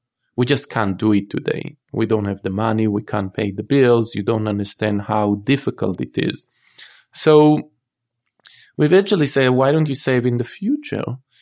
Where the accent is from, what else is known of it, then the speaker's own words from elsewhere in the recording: Israel; So when I did my undergrad in Tel Aviv, I'm from Israel